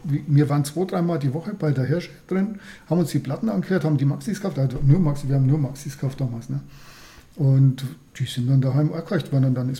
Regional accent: Schönwald, Bavaria, Germany; also ich bin ja in Schönwald groß geworden

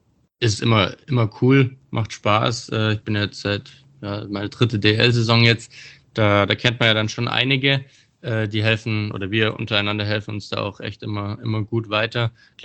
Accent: Bietigheim, Baden-Württemberg, Germany; Also ich bin ja aus Bietigheim

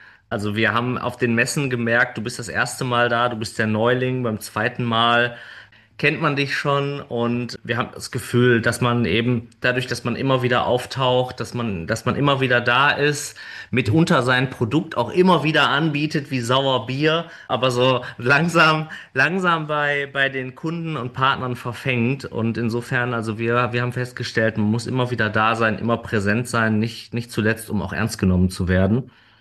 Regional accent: North Rhine-Westphalia, Germany; ich bin ein Kind des Ruhrgebiets

